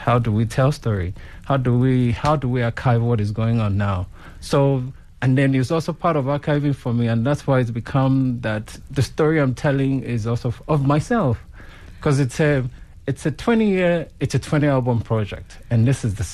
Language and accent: English; Oshogbo, Osun, Nigeria; also born or lived in Ife; Yes, I come from Oshogbo. I come from, I was born in Ife, which is the origin of the foundation of Yoruba people. So that's where I was birthed.